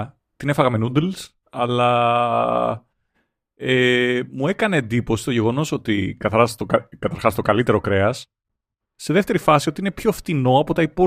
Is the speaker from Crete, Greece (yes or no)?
no; Larissa, Thessaly, Greece; Φίλε, εγώ είμαι από Λάρισα.